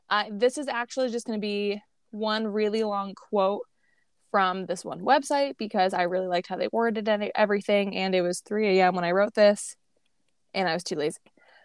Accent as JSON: {"language": "English", "region": "Florida", "country": "United States", "tie": "born or raised there", "said": "I grew up in Florida. Yes, it's my favorite restaurant."}